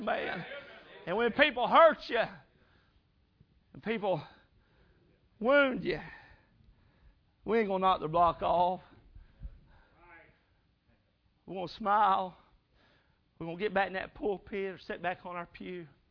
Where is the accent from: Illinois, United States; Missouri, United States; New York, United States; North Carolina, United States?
North Carolina, United States; I remember a little mountain church when I grew up in North Carolina